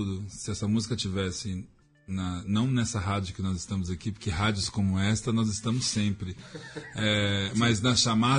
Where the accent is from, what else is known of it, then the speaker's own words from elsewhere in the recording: São Paulo, Brazil; Eu, enquanto paulista, eu queria fazer turnê nacional.